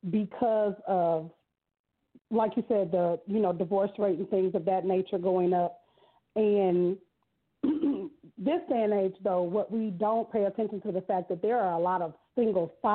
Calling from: Douglasville, Georgia, United States; I'm calling from Douglasville, Georgia.

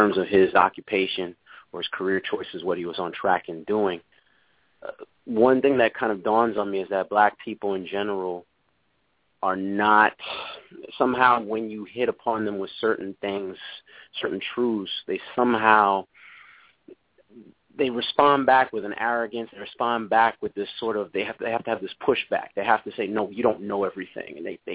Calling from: Connecticut, United States; from Connecticut, sir.

